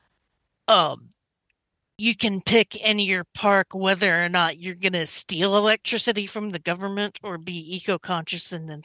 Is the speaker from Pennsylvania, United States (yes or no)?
no; Kansas, United States; See, I'm from Kansas. That's the only sex ed we get.